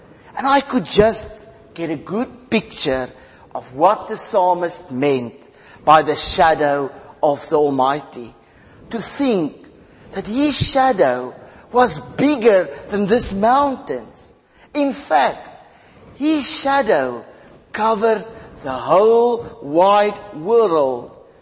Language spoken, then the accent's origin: English; North West, South Africa; As you all know, I grew up in South Africa, in the province of Western Transvaal. It's also called the Flatland.